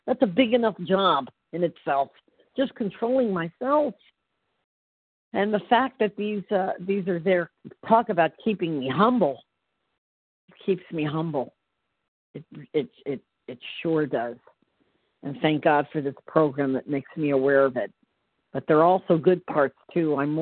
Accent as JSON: {"language": "English", "region": "Florida", "country": "United States", "said": "I'm sorry, I apologize. Good morning. I'm from Central Florida."}